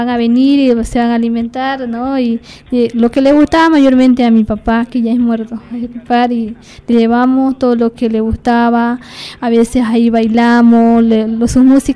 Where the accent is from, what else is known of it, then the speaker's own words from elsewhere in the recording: San Miguel de Velasco, Santa Cruz, Bolivia; por el lado de allá de la provincia de Velasco, que yo vengo de San Miguel de Velasco y comunidad Villacruz